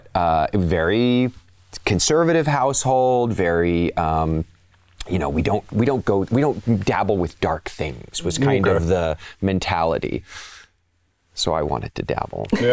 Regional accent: Kansas, United States; I grew up in Kansas, and that was like, there were parks.

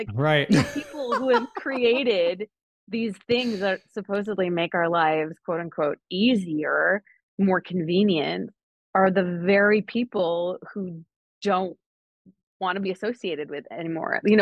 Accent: Canada; I am Canadian

